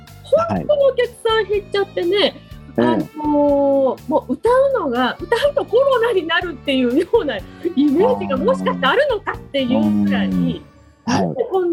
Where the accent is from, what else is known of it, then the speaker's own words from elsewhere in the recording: Aichi, Japan; 私なんかこの愛知から全然飛び出たこともないので